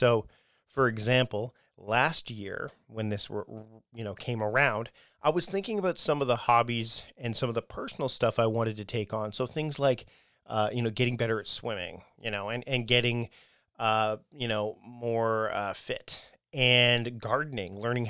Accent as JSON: {"language": "English", "town": "Hamilton", "region": "Ontario", "country": "Canada", "tie": "born or raised there", "said": "Martin Short, the comedian who is actually from my hometown, where I was born, Hamilton, Ontario, Canada."}